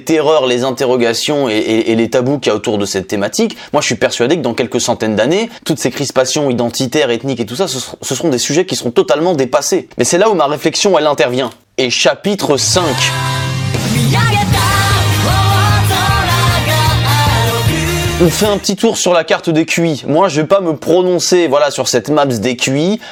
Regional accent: France; moi je suis français par exemple, avec un petit peu d'origine italienne

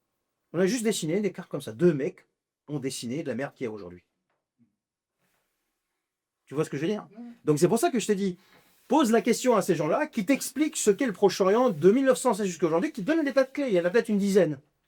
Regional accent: Lebanon; Moi, en tant que Libanais, je suis partagé entre les deux.

